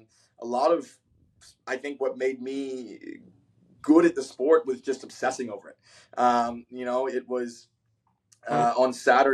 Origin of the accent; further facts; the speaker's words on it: Athens, Georgia, United States; So for me, I think growing up in Athens, Georgia, kind of being 20, 30 minutes from the university